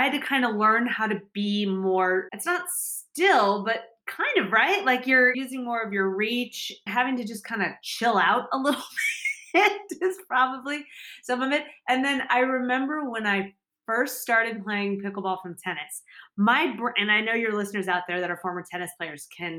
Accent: Kansas City, Missouri, United States; I'm from Kansas City originally, and I know that the club my parents belong to, they've put in courts.

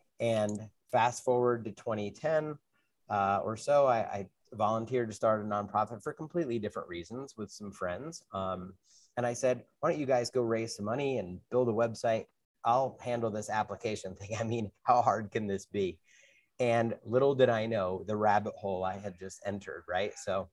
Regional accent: New Jersey, United States; And I grew up in North Jersey, and I'm out in the woods that they eventually tore down all of that and put in a big mall.

